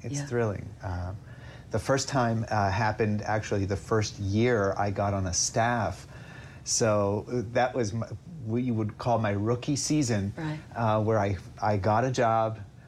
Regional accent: New York, United States; I grew up mostly in upstate New York. So I was the son of a professor at Cornell University

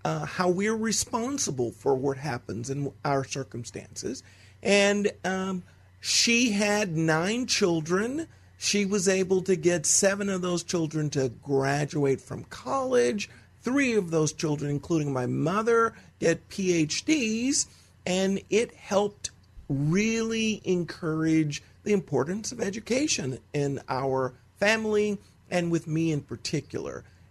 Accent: Texas, United States; born there; I would say that I was born in Texas.

